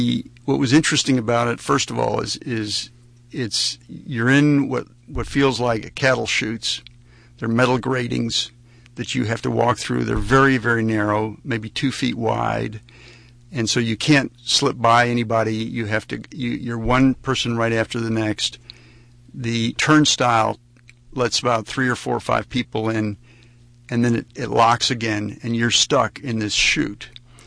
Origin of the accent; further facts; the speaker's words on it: United States; And I, as an American, the soldier blocked the road